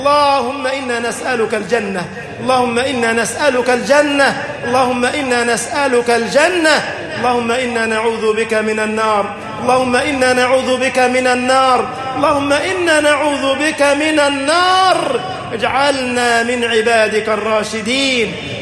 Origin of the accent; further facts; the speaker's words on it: Egypt; اجعل بلدنا مصر أمنا أمانا، سخاء رخاء.